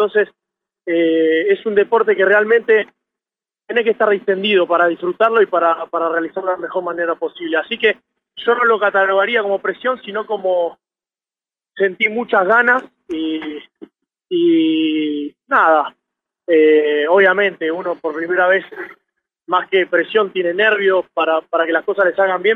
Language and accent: Spanish; Trelew, Chubut, Argentina; Yo soy de Trelew, en Trelew iba al colegio Padre Juan Mucio